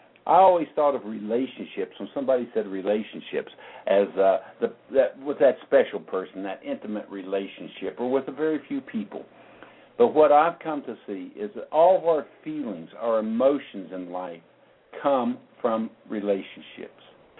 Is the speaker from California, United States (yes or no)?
no; West Virginia, United States; I come from West Virginia here in the U.S.